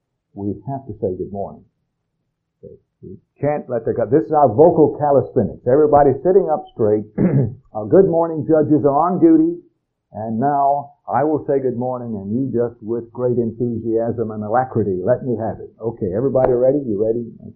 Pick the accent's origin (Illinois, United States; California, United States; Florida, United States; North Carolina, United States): North Carolina, United States; WPTF, which was a very powerful, strong station in the area where I grew up in Carolina.